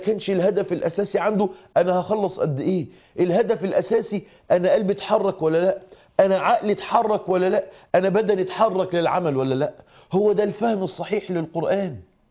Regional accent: Egypt; زي احنا بنقول عندنا في مصر يزلطها كده

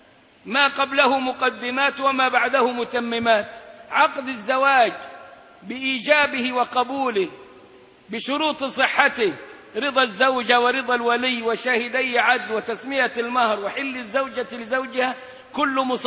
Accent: Egypt; عندنا كمصريين

